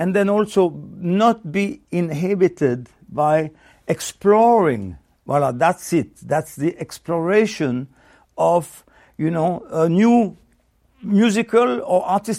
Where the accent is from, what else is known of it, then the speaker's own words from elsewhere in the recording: Switzerland; Since I come from Switzerland originally